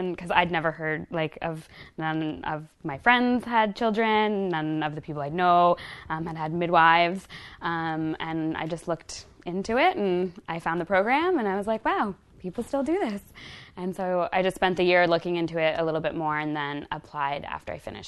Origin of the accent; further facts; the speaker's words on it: Newmarket, Ontario, Canada; also born or lived in Toronto; I am from Toronto. I live in Toronto now. I grew up in Newmarket, Ontario, and my family is Lenni Lenape Potawatomi.